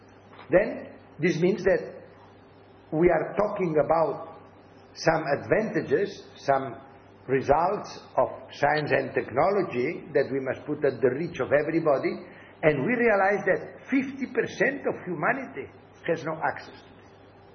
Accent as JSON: {"language": "English", "town": "Barcelona", "region": "Catalonia", "country": "Spain", "tie": "born there", "second_language": "English", "said": "And if, as I am, as I was born in Barcelona, what you want, I prefer the Barça, not the Real Madrid"}